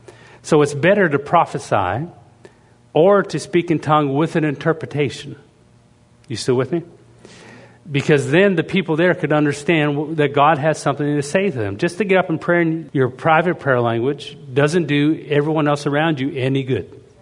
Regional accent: Canada; I'm Canadian. We don't speak Canadian. We speak English with Canadian accent.

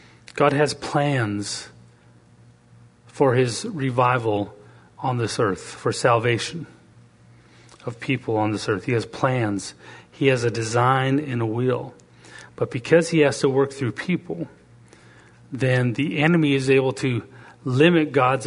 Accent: Canada; now in United States; I'm an American citizen, but I'm also a Canadian citizen. I'm proud of maple syrup and hockey and everything like that. Fries with gravy. I'm proud of anything Canadian.

